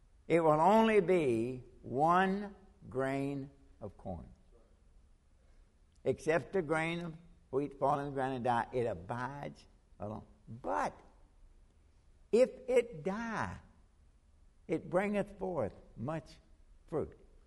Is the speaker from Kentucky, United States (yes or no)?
yes; Kentucky, United States; I'm from Kentucky, and we don't grow a lot of wheat, but we grow a lot of corn.